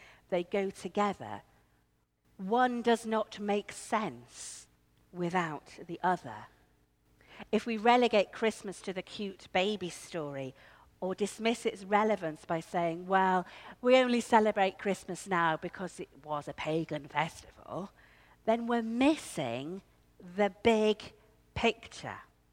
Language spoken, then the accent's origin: English; Yorkshire and the Humber, United Kingdom; I can't even tell the difference between a cow and a donkey. And I'm from Yorkshire.